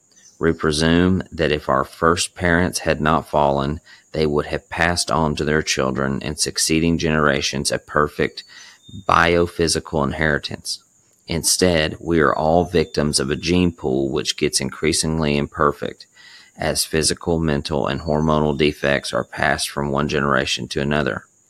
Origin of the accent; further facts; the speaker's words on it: Montgomery, Alabama, United States; also born or lived in Texas; I resigned, which was traumatic, and decided to move back to Montgomery, my hometown.